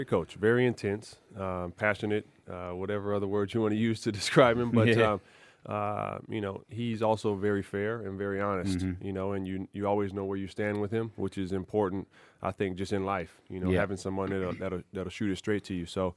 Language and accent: English; Los Angeles, California, United States; I'm from Los Angeles, so I'm used to bad traffic.